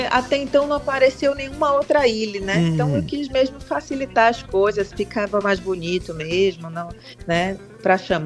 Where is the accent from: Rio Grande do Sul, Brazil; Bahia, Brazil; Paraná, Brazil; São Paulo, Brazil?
Bahia, Brazil; Eu sou nascida e criada ali na Cidade Baixa, né? Na Ponta do Maitá, meus bisavós, meus tios, todo mundo morou ali.